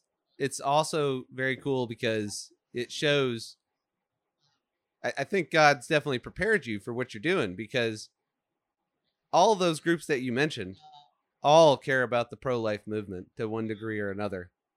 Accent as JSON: {"language": "English", "region": "Michigan", "country": "United States", "tie": "born or raised there", "said": "I grew up in Michigan. I don't know anybody that stayed where we grew up."}